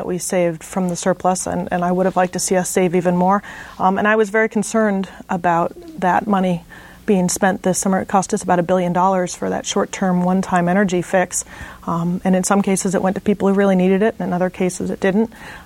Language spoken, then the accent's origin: English; Alaska, United States; I was born and raised here in Alaska, and I've seen high oil prices come and I've seen them go.